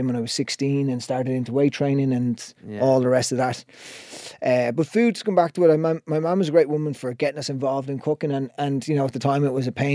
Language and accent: English; Roundwood, Leinster, Ireland; I grew up in Roundwood, up in the highest village in Ireland, and a lot of our family would have been farmers and stuff like that.